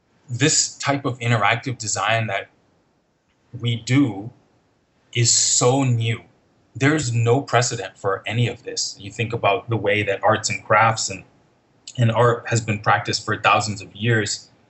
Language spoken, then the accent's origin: English; Nigeria; It seemed completely normal to me.